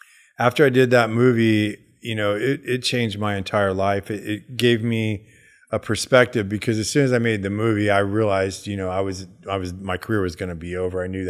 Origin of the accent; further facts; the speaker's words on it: Hollywood, California, United States; Because, like, I'm from Hollywood, so I understand how you are manipulated through Hollywood.